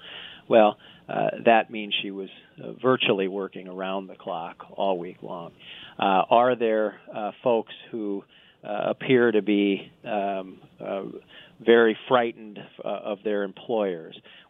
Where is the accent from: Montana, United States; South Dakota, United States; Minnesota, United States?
South Dakota, United States; I grew up in South Dakota